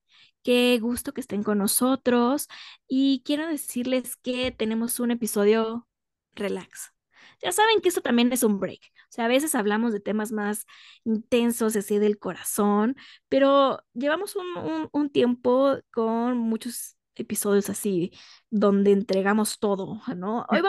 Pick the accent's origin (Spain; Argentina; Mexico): Mexico; somos mexicanos y la sangre de latina.